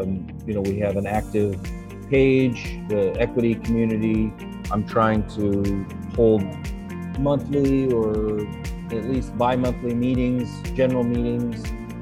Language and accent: English; Alaska, United States; Well, the thing that always comes to mind is that I'm from Alaska, which was born in Alaska.